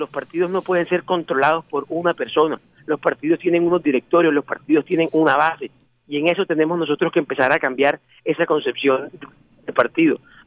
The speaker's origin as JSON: {"language": "Spanish", "region": "Atlántico", "country": "Colombia", "said": "Y yo como ciudadano, y yo como colombiano y como atlanticense"}